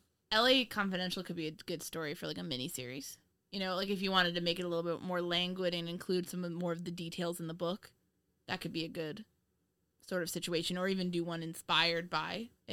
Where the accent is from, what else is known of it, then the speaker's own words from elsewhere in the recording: Ireland; I'm Irish